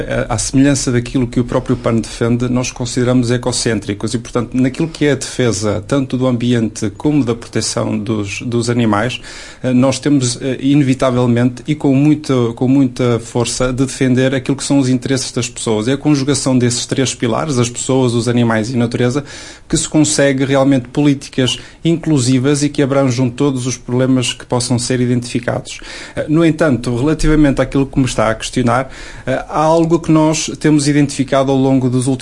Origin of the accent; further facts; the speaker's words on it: Vila do Conde, Porto, Portugal; sou nascido e criado em Vila do Conde